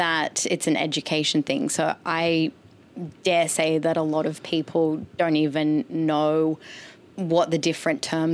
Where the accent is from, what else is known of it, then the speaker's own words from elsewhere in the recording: Gold Coast, Queensland, Australia; For example, I'm from the Gold Coast.